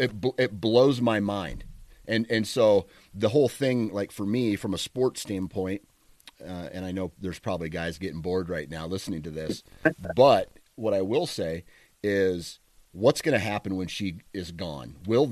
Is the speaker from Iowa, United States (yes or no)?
yes; Iowa, United States; I'm from Iowa, so everything I like, the only college sports I really follow is anything Iowa athletic